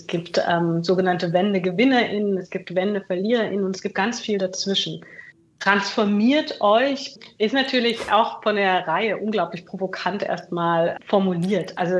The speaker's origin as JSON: {"language": "German", "region": "East Germany", "country": "Germany", "said": "Also da, wo ich herkomme, den Dialekt zu sprechen, weil man darf uns jetzt nicht mehr als Ostdeutsch erkennen."}